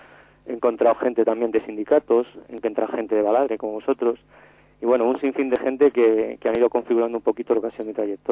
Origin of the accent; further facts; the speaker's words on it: Campo de Criptana, Castilla-La Mancha, Spain; Yo soy de Campo de Criptana.